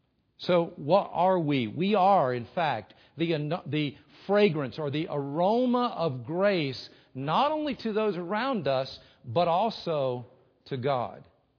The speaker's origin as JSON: {"language": "English", "town": "Lakeland", "region": "Florida", "country": "United States", "tie": "born or raised there", "said": "I grew up in Florida, in Lakeland, Florida. Very hot there, obviously."}